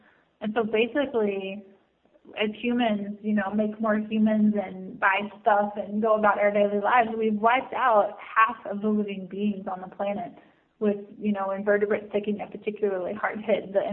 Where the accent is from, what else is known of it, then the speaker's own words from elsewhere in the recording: Kentucky, United States; You know, I grew up in Kentucky in the southeast, and there were lightning bugs everywhere.